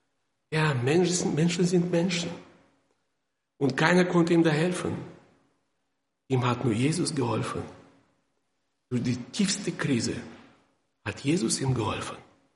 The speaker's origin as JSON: {"language": "German", "country": "Kazakhstan", "said": "Ich komme aus Sowjetunion, da bin ich geboren in Kasachstan."}